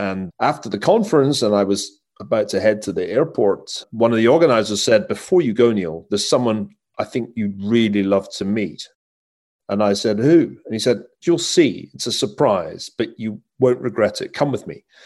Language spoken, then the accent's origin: English; Scotland, United Kingdom; one of my heroes when I was growing up in Scotland.